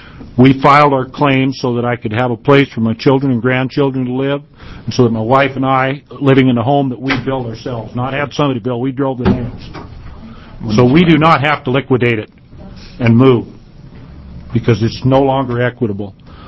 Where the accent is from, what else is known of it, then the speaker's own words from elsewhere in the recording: Oregon, United States; I was raised here in the Willamette Valley, farmed here, went to Madras, been farming there for 32 years.